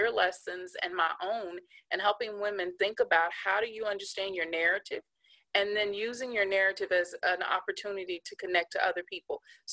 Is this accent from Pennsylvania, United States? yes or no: no; Shreveport, Louisiana, United States; Yes, I grew up in Shreveport